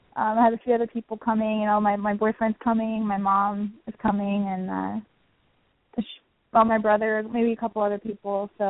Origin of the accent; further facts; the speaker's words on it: Englewood, Florida, United States; also born or lived in Montreal, Canada; now in Orlando, United States; I actually lived in Georgia for a little bit, and then I moved back to Florida. So pretty much grew up in Englewood, Florida, and then I moved to Orlando when I was 18, so about 6 years ago.